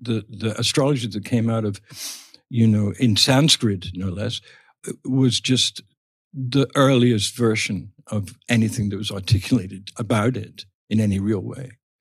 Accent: England, United Kingdom; when we're growing up in England, anyway, we were taught about the four stages of ages of man

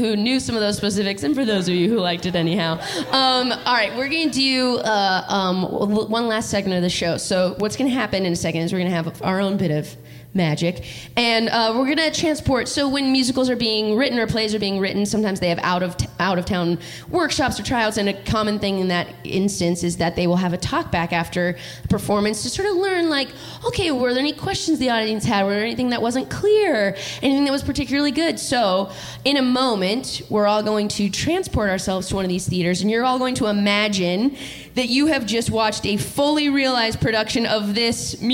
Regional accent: California, United States; Wow, did you know we're both from Southern California?

